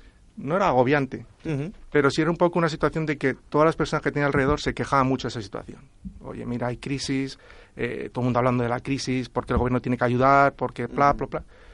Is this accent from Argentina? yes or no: no; Spain; en principio, soy el único español que tiene una empresa receptiva en Dubái.